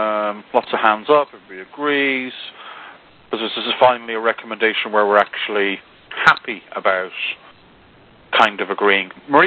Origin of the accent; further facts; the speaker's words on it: Ireland; I refute your FBI background check because I'm Irish.